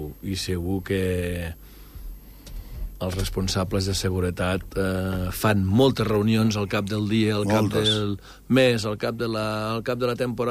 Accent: Andorra; A mi em fa por, jo com a andorrà, això em fa por, eh?

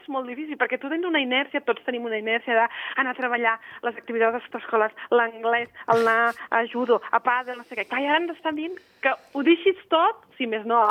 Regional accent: Barcelona, Catalonia, Spain; now in Andorra; com a mínim els que venim de Barcelona, ostres, jo tinc aquí un nivell de relax que no tenia abans, eh?

